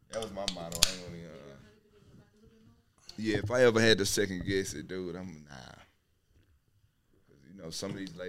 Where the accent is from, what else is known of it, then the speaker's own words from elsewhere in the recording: Texas, United States; I am originally from Most City, Texas. Man, I'm from the old part, what they used to say, with the green stop sign.